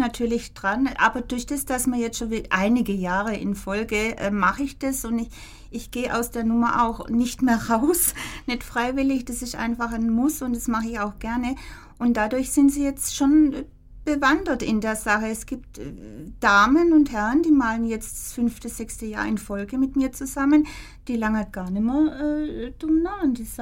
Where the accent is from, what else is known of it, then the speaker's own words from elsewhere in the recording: Spielberg, Baden-Württemberg, Germany; born there; ich komme aus, ich bin geboren in Spielberg, ich mag das Kirbachtal